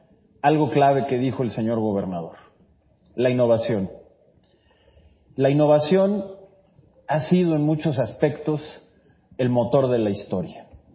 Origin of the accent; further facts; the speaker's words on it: Mexico; esa es la pregunta que nos tenemos que hacer como mexicanos.